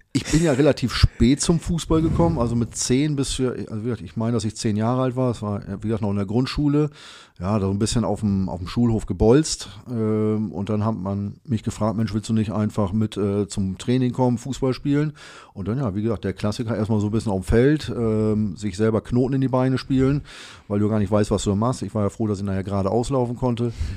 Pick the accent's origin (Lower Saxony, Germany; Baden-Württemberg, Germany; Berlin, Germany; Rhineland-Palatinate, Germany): Lower Saxony, Germany; Dangast; ich bin ja aufgewachsen in Dangas. Das ist in der Nähe von Farel bei Wilhelmshaven oben.